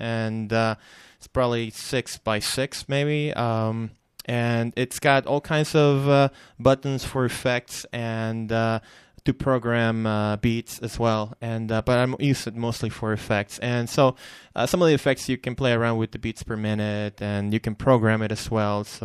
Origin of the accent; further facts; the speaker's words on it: Long Beach, California, United States; Well, actually, a little bit south of downtown right now. But I'm from Long Beach.